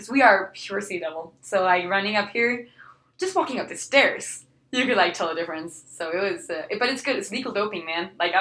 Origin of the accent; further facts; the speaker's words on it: Allerød, Capital Region, Denmark; Okay, so I come from Ellerød, which is like a kind of like Cedar City size, half an hour, 45 minutes outside of Copenhagen. I like it there. It's like forest.